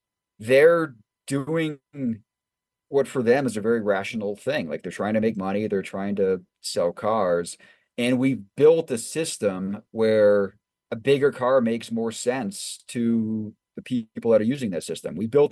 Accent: Watertown, Massachusetts, United States; I grew up in Watertown, Massachusetts, where the Perkins School for the Blind was, and every intersection there has that.

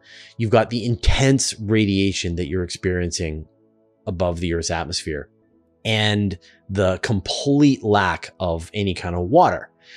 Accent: Western Canada, Canada; accent: Western Canadian; I'm going to say the word lava a lot with my Western Canadian accent, and I know it sounds wrong to your ears, but this is how we say the word here in Western Canada.

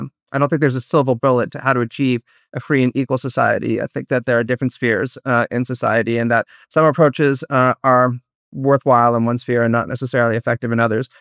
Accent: Canada; I'm more comfortable with state intervention than you two might be because I'm Canadian, right?

